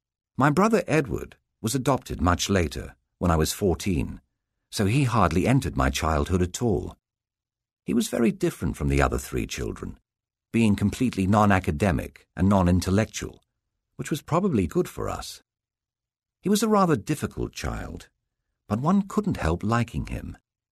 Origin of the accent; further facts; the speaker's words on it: Oxford, South East England, United Kingdom; born there; I was born in Oxford, even though my parents were living in London.